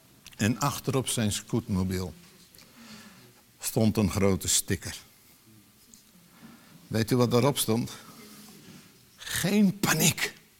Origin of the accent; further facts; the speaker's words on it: Netherlands; spreek ik eventjes over mijn afkomst als Nederlanders, met onze Calvinistische leer